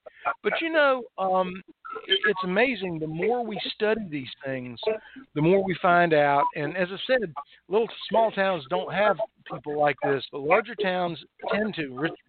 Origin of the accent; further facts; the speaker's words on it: Morganton, North Carolina, United States; I'm from Morganton, North Carolina.